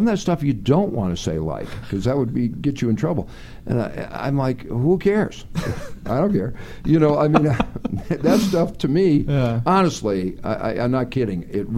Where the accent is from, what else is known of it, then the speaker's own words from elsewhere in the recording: Detroit, Michigan, United States; And very funny, and we're both from Detroit.